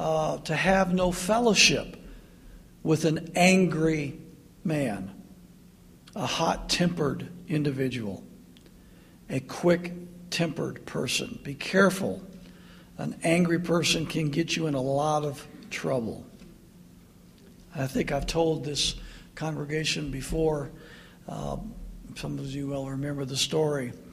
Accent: Indiana, United States; moved away; Every year after I moved south, whenever my family and I would go back to my hometown in northern Indiana, when I hit the Indiana border coming out of Kentucky

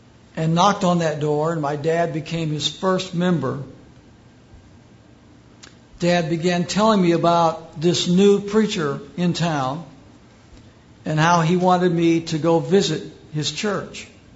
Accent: LaPorte, Indiana, United States; a man by the name of Jack Cox came to my hometown of LaPorte, Indiana, and by faith started a brand new independent Baptist church.

